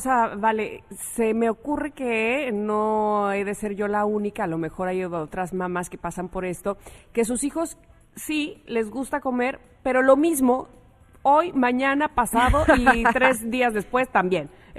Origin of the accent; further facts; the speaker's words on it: Veracruz, Mexico; pues será porque somos de Veracruz